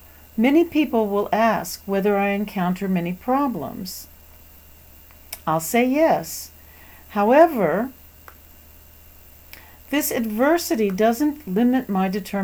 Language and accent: English; Taiwan; from Taiwan.